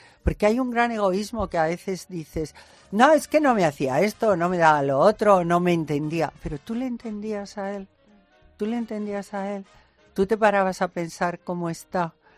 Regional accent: Spain; Y que estoy muy contenta como española, que gane lo que sea.

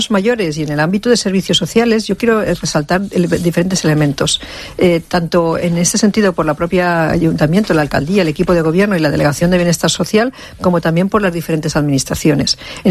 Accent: Torrent, Valencian Community, Spain; ese Torrent que no nos avergüenza decir que somos de Torrent

